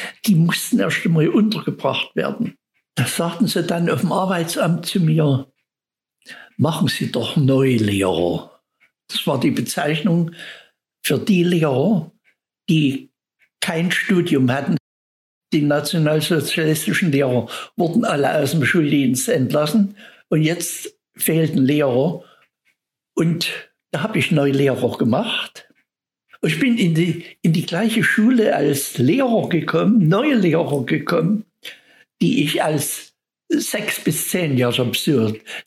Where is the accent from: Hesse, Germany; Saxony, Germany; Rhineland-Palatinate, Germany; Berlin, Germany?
Saxony, Germany; Chemnitz; Ich bin 1929 in Chemnitz geboren. Ich bin auf dem Sonnenberg groß geworden, am Lessingplatz.